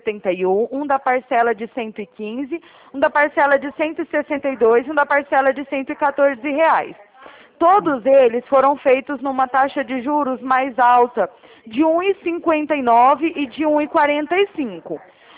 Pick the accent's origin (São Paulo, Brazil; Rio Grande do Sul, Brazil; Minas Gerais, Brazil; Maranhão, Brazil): São Paulo, Brazil; Araraquara; eu sou aqui de Araraquara, São Paulo também.